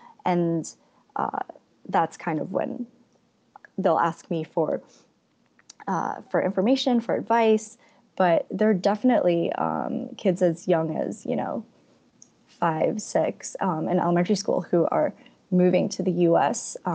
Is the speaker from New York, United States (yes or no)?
yes; New York, United States; I'm from New York